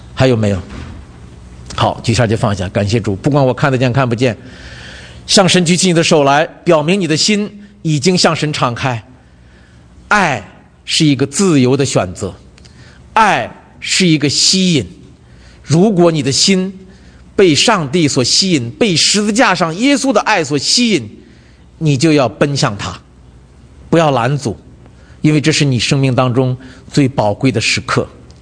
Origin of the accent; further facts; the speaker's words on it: China; 祝福我们中国人，因为你祝福神州的日子已经来临了，而且你是借着祝福我们一个一个的中国人来祝福这个民族。